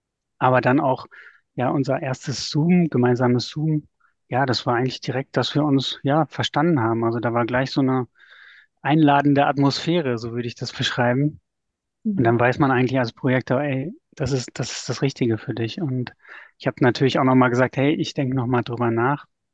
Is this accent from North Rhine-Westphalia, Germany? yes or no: yes; North Rhine-Westphalia, Germany; also born or lived in Northern Germany; now in Berlin, Germany; Ja, ich bin mittlerweile 44 Jahre alt. Ich lebe und wohne in Berlin-Köpenick, komme aber eigentlich aus Nordrhein-Westfalen, Habe dann noch Umwege über Norddeutschland gemacht und bin, ich glaube, jetzt mittlerweile vor fast 16 Jahren nach Berlin gekommen und bin einfach hier hängen geblieben